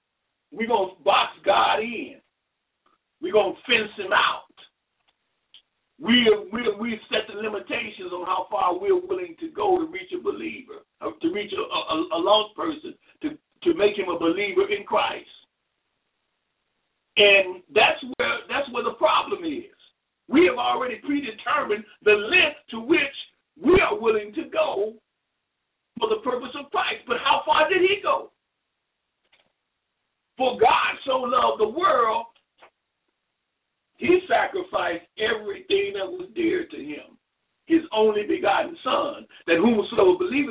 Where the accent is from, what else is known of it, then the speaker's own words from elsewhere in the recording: Gary, Indiana, United States; Growing up in Gary, Indiana